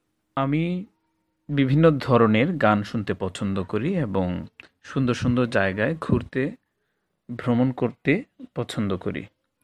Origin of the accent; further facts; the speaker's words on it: Sunamganj, Sylhet Division, Bangladesh; I'm from Sunamganj district of Silet division. I grew up in Sunamganj and studied up to SSC level there. Then I came to Silet